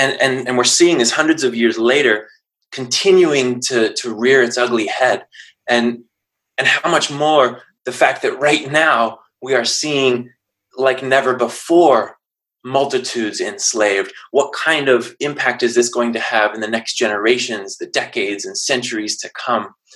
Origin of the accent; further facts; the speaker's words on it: Canberra, Australian Capital Territory, Australia; I'm half Australian, half American, grew up in Australia, in Canberra.